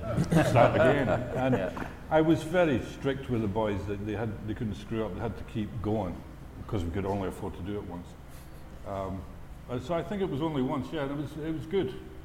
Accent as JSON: {"language": "English", "country": "United Kingdom", "said": "There's too much food. Speaking as a Brit."}